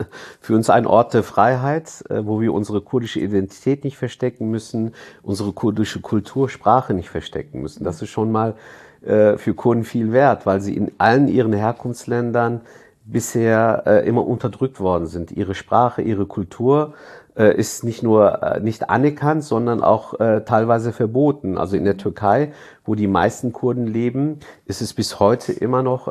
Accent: Germany; Und wenn wir gesagt haben, wir kommen aus Deutschland, wir sind die kurdische Gemeinde Deutschlands

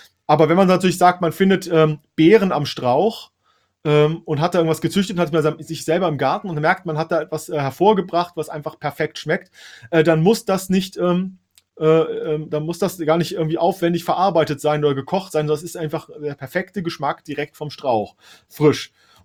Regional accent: Hesse, Germany; Im Süden Deutschlands für mich als Hesse.

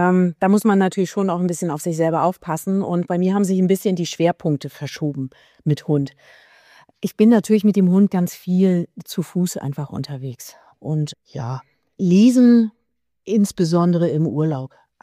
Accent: Lower Saxony, Germany; ich bin in der Elbmarsch aufgewachsen und war dann aber natürlich lange Jahre weg.

